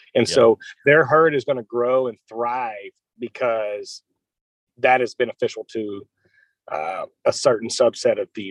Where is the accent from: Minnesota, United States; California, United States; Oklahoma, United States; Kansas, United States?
Oklahoma, United States; I'm from Central Oklahoma.